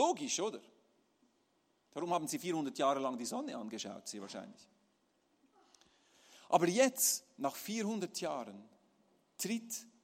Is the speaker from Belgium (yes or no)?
no; Zurich, Switzerland; Bei uns in der Schweiz kannst du das im Supermarktregal kaufen.